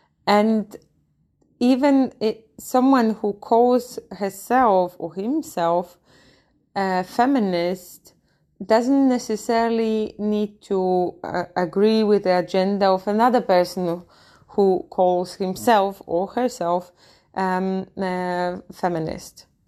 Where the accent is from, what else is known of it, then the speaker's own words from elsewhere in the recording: Poland; Latvian is a second language; now in Latvia; Es esmu poliete. Un dzīvoju jau Latvijā 7 gadus.